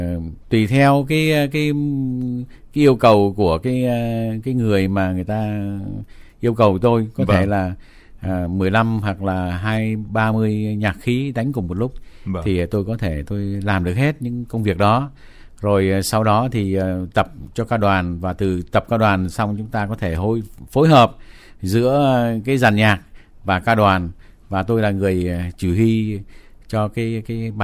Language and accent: Vietnamese; Nha Trang, Khanh Hoa, Vietnam; born there; also born or lived in Ho Chi Minh City; quê quán của tôi là tôi sinh ở Nha Trang